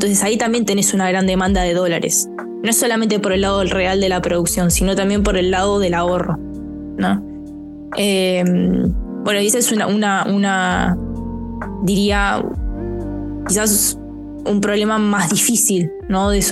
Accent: Argentina; lo que nosotros producimos como argentinos y que vendemos al resto del mundo

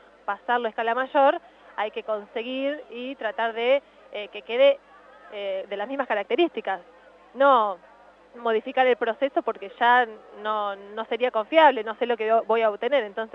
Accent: San Cayetano, Buenos Aires Province, Argentina; San Cayetano.

